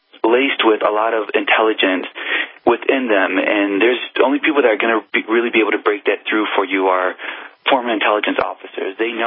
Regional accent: Detroit, Michigan, United States; I'm from Detroit, Michigan, a longtime listener.

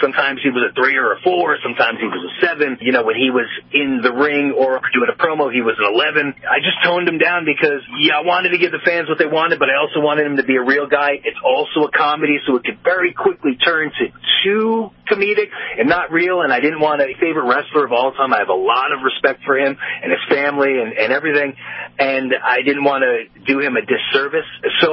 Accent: Poughkeepsie, New York, United States; I'm from Poughkeepsie, and they used to wrestle at the Civic Center all the time.

